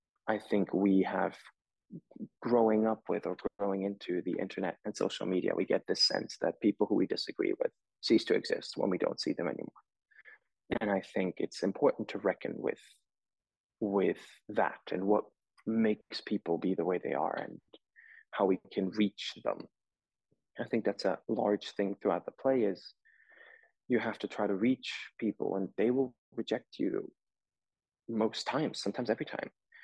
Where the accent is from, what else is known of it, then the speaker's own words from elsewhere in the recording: Switzerland; now in United States; I'm from Switzerland originally